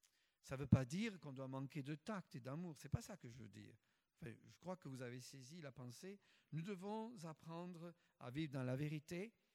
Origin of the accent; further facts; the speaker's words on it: France; now in Canada; en tant que petit Français vivant au Québec